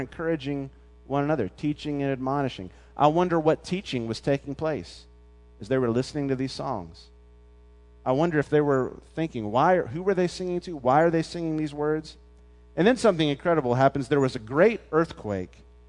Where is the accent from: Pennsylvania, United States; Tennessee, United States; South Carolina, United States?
Tennessee, United States; Memphis; growing up in Memphis, we were always anticipating one.